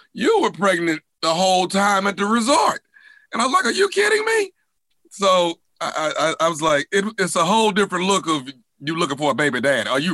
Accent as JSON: {"language": "English", "town": "Houston", "region": "Texas", "country": "United States", "tie": "born or raised there", "said": "This is my hometown, born and raised. So I really felt good about being able to show off my city"}